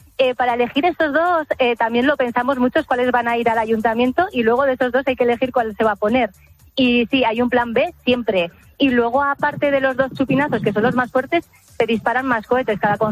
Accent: Pamplona, Navarre, Spain; Y bueno, yo soy de Pamplona, mis hijas son de Pamplona, todos somos de Pamplona, de siempre.

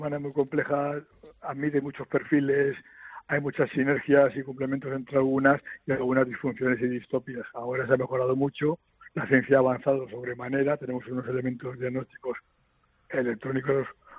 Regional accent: Valencian Community, Spain; Yo soy valenciano y siempre tengo una puntita de valencianía que me tira a la tierra.

